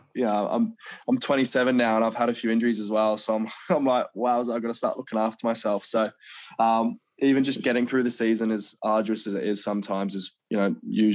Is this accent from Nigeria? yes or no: no; Australia; now in England; growing up in Oz, did I ever think playing county cricket or potentially wanting to play for England was an option?